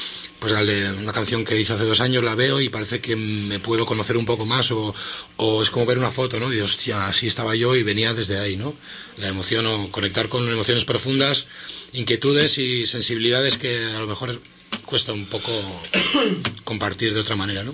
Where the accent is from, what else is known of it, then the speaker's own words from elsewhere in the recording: Basque Country, Spain; Lo recuerdo, y como en los inviernos fríos y lluviosos del País Vasco, ahí en el parque chupando frío, debajo de un árbol